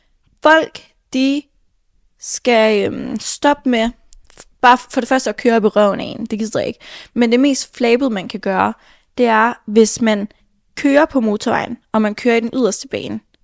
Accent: Aarhus, Central Denmark Region, Denmark; now in Copenhagen, Denmark; Jeg tror, at vi to er begyndt at snakke rigsdansk nu. Fordi vi er fra Aarhus, men vi bor i København.

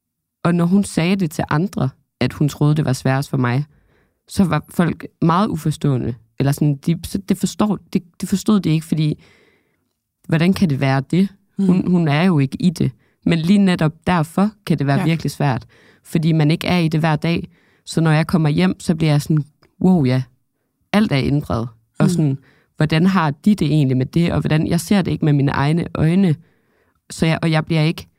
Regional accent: Aalborg, North Denmark Region, Denmark; now in Copenhagen, Denmark; nu jeg er oprindeligt fra Aalborg, og bor som sagt på Østerbro nu, i København

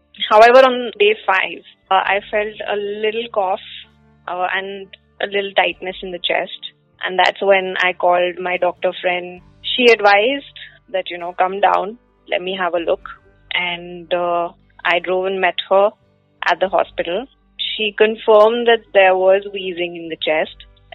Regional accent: Ahmedabad, Gujarat, India; English is a second language; I'm 34 years old. I'm from Ahmedabad. My sister Subhriti and I run a French patisserie in Ahmedabad

